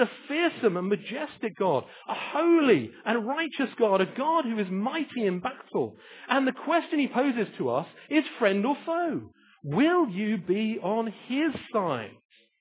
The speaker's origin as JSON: {"language": "English", "country": "United Kingdom", "said": "but I have to say, as a Brit, it's very easy for us to view spiritual matters with a kind of neutrality."}